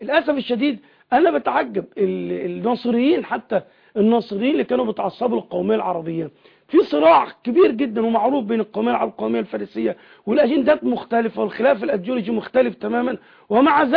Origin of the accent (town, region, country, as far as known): Egypt